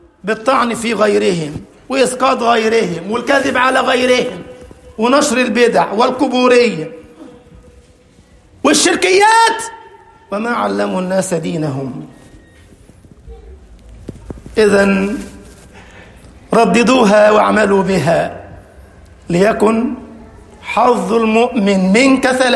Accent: Egypt

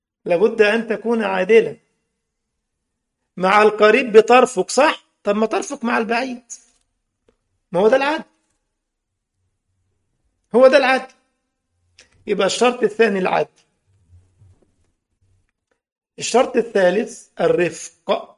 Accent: Egypt; طبعا هو كلمة الكفر عندنا في مصر يعني المنطقة

